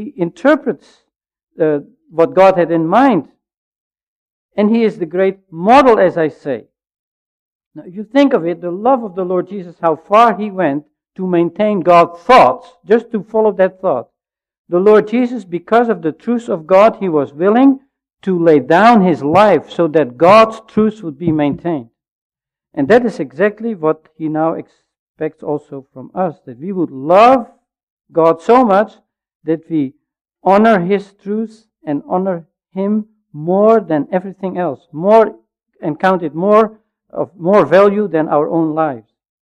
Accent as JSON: {"language": "English", "country": "Canada", "said": "I have to obey that law that's valid there, although I'm a Canadian."}